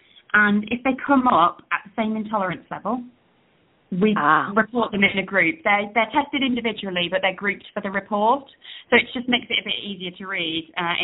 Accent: United Kingdom; We're British, after all.

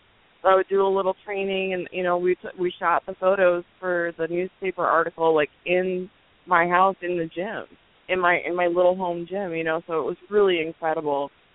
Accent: Toledo, Ohio, United States; Well, I was working in my hometown. We have a world-class, the Toledo Zoo is world-class.

